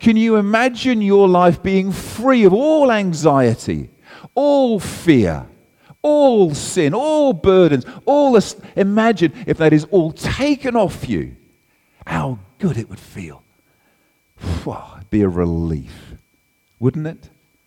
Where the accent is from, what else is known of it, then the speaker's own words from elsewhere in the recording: England, United Kingdom; And I think, you see, I'm English, and English people are brilliant at suppressing.